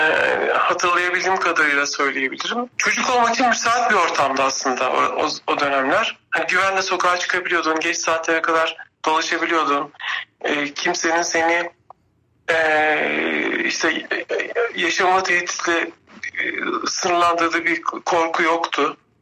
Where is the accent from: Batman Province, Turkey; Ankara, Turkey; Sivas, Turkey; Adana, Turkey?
Sivas, Turkey; Divriği; born there; also born or lived in Istanbul; Sivas Divriği'de.